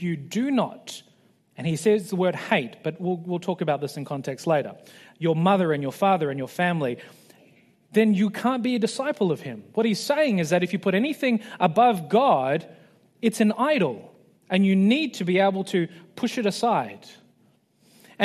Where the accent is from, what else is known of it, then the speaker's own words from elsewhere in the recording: New Zealand; I'm from New Zealand. Sport is basically a religion.